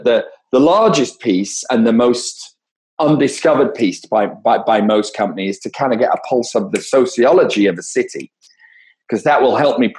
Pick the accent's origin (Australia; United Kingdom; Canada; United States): United Kingdom; Leeds, Yorkshire and the Humber; This stems back to when I was a kid in Leeds. I grew up in Leeds.